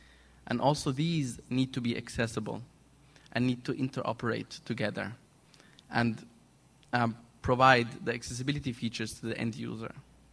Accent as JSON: {"language": "English", "country": "Egypt", "said": "lately in Egypt, my home country, we're seeing e-government developments"}